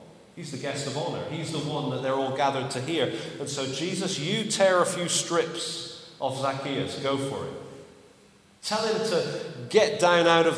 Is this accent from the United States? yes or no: no; England, United Kingdom; To us as English people, that sounds rude.